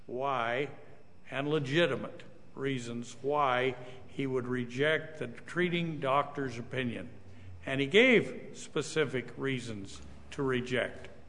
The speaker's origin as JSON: {"language": "English", "region": "Idaho", "country": "United States", "said": "I'm from Idaho, I say it wrong."}